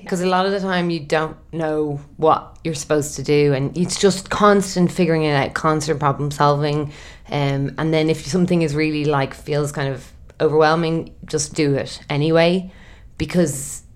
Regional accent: Ireland; I'm Irish.

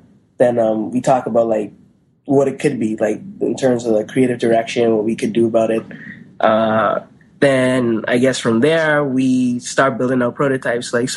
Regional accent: Bahamas; moved away as an adult; now in United States; I mean, I've been there 18 years, and I came over to Florida to go to college, and I just hung around for a little bit.

